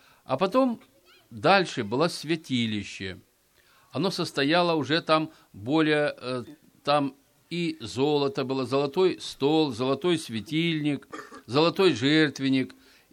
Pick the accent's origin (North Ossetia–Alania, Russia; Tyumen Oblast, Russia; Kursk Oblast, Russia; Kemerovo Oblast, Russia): North Ossetia–Alania, Russia; Vladikavkaz; Я сам с Владикавказа, вот с Виктором Васильевичем, с Кавказа, с нашего, он тоже с автономной республики Диадыгея, я с Осетии.